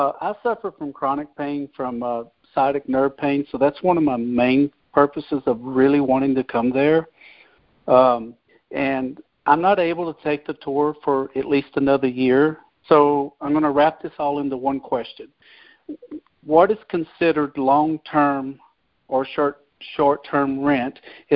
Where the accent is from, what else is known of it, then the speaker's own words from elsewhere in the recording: Tyler, Texas, United States; I'm from Tyler, Texas.